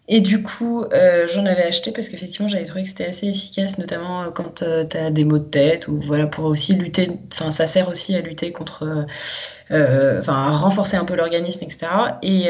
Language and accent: French; Paris, Île-de-France, France; Voilà, j'avais pas de chien chez moi à Paris, mais chez ma grand-mère, il y en avait un. Et puis, voilà, j'ai vraiment grandi